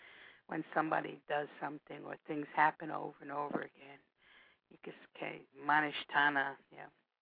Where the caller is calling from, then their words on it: New York City, New York, United States; Yes, I'm calling. I'm calling on the air here from New York City.